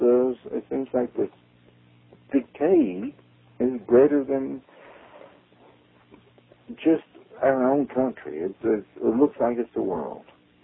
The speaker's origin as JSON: {"language": "English", "region": "Texas", "country": "United States", "said": "I'm a Texan."}